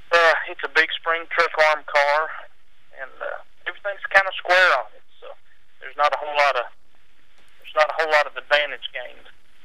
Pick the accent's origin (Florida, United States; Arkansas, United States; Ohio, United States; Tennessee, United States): Tennessee, United States; Kingsport; Well, I'm from Kingsport, Tennessee, in the Virginia area up here.